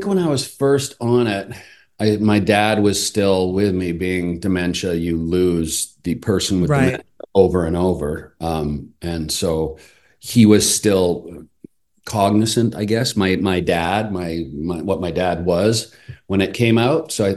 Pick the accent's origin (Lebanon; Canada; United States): Canada; Calgary, Alberta; I did theater growing up in Calgary.